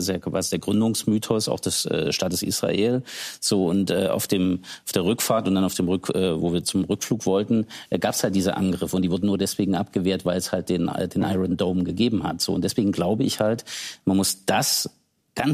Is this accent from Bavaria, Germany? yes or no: no; Thuringia, Germany; ich komme aus Thüringen, ich lebe im Schatten von Buchenwald.